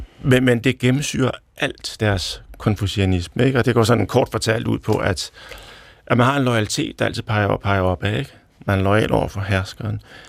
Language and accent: Danish; Copenhagen, Capital Region, Denmark; og er forfatter. Jeg kommer fra Nørrebro.